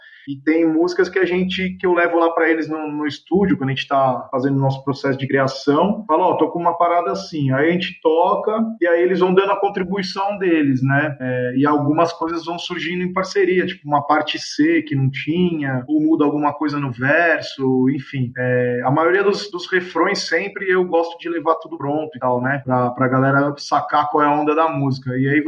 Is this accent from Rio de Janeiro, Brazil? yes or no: no; São Paulo, Brazil; Eu tenho 37 anos e sou de São Paulo, capital.